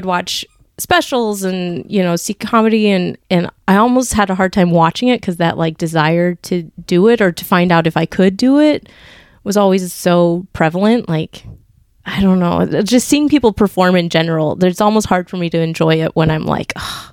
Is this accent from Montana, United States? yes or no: yes; Montana, United States; So I didn't like pursue that because I grew up in Montana. So, it wasn't like a huge scene.